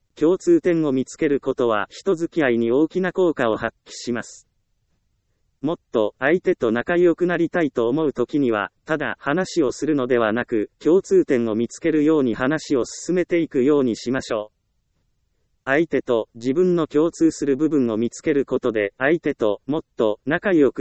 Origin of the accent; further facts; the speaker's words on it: Ehime, Japan; 私と同じ愛媛県出身